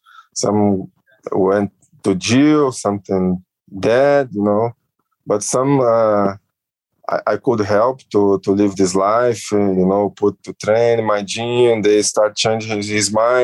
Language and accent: English; Rio de Janeiro, Brazil; English is a second language; Weather is like Rio de Janeiro, you know, it's always hot, beach, you know, I like, I feel my hometown.